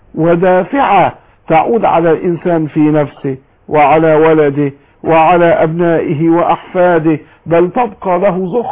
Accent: Egypt; انا اتحدث عن بلدنا مصر

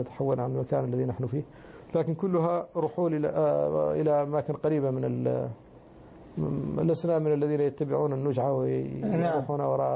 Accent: Mauritania; born there; وقد ولدت في موريتانيا في بادية عند بير لنا اسمها شهلات، وهي جمع مؤنث سالم لشهلة، وهي اسم ربوة، وهي ثلاث شهلات

